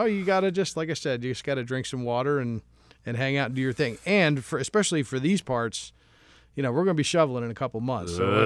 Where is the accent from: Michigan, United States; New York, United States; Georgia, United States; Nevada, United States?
New York, United States; Albany; You know, I always maintain this because I grew up in Albany, but I think that somehow I was the stork got something wrong because I think I was born down south.